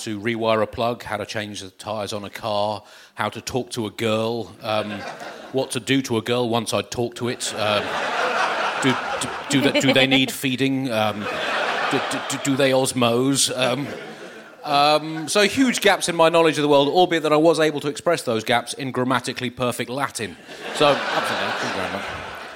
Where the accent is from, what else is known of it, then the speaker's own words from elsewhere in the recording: England, United Kingdom; I'm from England, and we share elements of our past, clearly. And I went to a rather traditional English private school